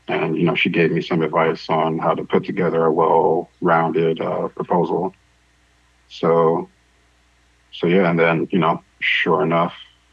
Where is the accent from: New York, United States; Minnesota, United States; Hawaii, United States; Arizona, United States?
New York, United States; Queens; now in Bronx, United States; So I'm originally from Jamaica, Queens, and spent most of my time in St. Albans, Queens, in my childhood. So that's really where I'm from. Right now, you know, I've been in the Bronx probably for the last 15, 16 years.